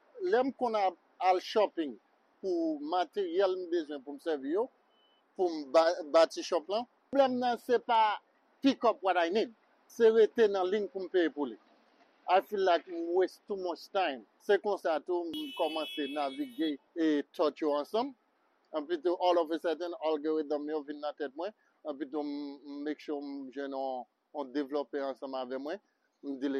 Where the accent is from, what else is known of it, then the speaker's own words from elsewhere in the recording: Haiti; pour nous ca montrer que nous même en tant que haïtien, nous gain en pile nos cafés.